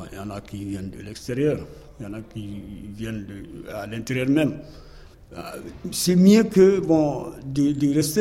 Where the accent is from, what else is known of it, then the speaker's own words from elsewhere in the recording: Tachot, Mauritania; moved away as an adult; now in France; Je suis originaire de la Mauritanie. Mon village même, c'est à Tachot.